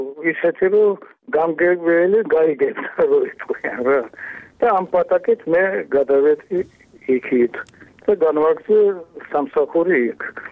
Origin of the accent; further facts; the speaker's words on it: Tbilisi, Georgia; born there; მაგრამ მე ხომ თბილისში დავიბადე, კაცო.